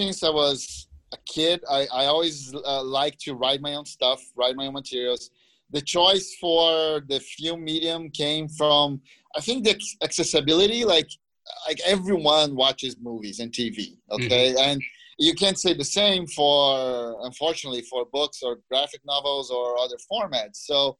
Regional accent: Brazil; English is a second language; I'm sure you guys can tell from my accent that I'm a foreigner. I was born and raised in Brazil. That's actually my place of residency. I do come to the U.S. very often. I spend about half of the year in Florida, the other half in Brazil.

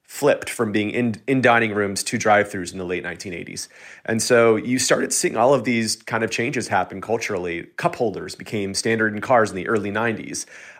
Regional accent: Texas, United States; I grew up in Texas, which is, very much car-forward in the experience of life there. You drive everywhere.

